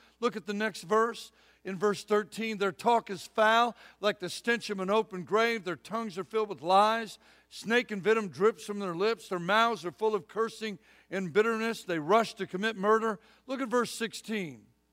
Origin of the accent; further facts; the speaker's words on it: United States; I'm glad that I'm an American.